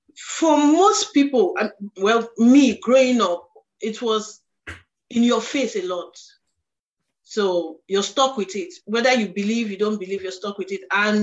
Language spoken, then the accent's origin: English; Nigeria; I'm Nigerian.